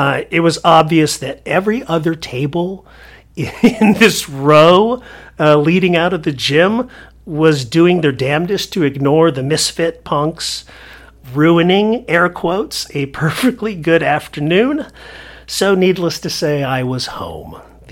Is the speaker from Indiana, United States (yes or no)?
no; California, United States; it made me angry that I grew up in SoCal, where the major alternative radio station in the 80s, KROQ FM, 106.7 FM, it privileged British bands